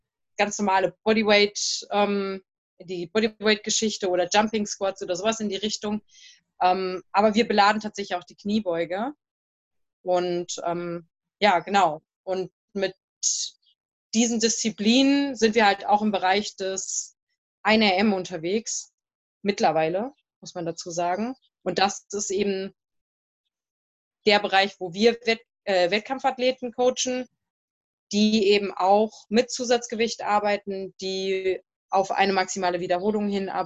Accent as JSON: {"language": "German", "town": "Marburg", "region": "Hesse", "country": "Germany", "moved": "as an adult", "lives_now": "Vienna, Austria", "said": "Ich komme aus Marburg und da turne ich gerade rum."}